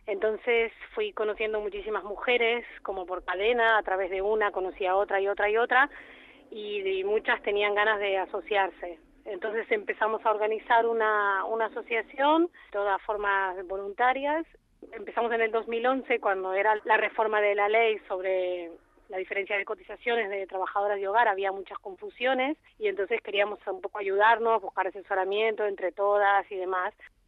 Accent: Argentina; porque yo también soy migrante, soy de Argentina, y los procesos migratorios hay momentos que son muy difíciles

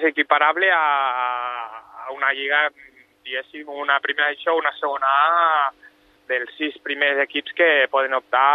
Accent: Lleida, Catalonia, Spain; Sí, sóc de Lleida, ciutat, i bueno, estic a Lleida esperant a viatjar cap a l'Iraq.

